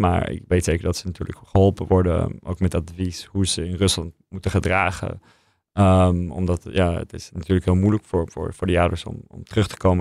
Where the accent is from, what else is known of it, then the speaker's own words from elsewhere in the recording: Netherlands; Dus ja, als Nederlander, als journalist voor een Britse krant, zie ik veel problemen om terug te gaan.